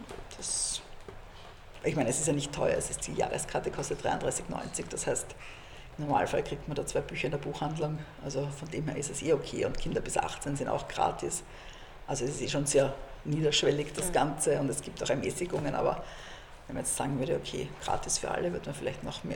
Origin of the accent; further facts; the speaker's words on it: Vienna, Austria; Im 14. in der Hickelgasse.